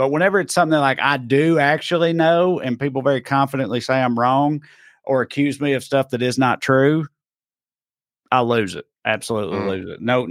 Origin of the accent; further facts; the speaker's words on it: United States; I don't know. I'm sorry. I'm American. I'm dumb about that type of stuff, and I'm admitted to it.